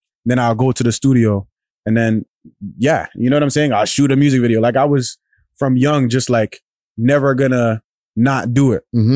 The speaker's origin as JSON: {"language": "English", "town": "Toronto", "region": "Ontario", "country": "Canada", "said": "cause I'm from a city, you know, I'm from Toronto."}